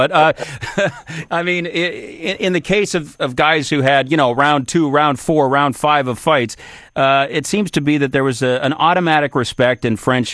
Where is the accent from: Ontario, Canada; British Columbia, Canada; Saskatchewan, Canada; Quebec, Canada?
Saskatchewan, Canada; Saskatoon; fantastic memories for me as a kid growing up in Saskatoon.